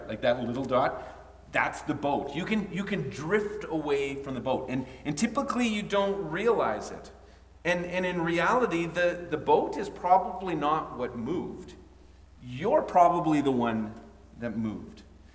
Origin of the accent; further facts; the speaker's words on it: Alberta, Canada; I grew up in Alberta. My experience of the lake was you could walk a mile out and maybe your knees would get wet